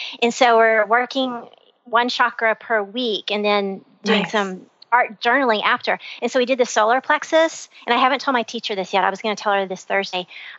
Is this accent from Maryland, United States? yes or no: no; Happy, Texas, United States; I grew up in Happy, Texas in a farmer and rancher family.